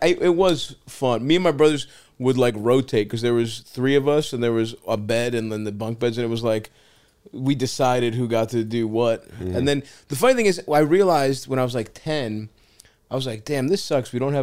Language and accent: English; Baltimore, Maryland, United States; We shared a wall with my grandma. So it was real immigrant. Growing up in Baltimore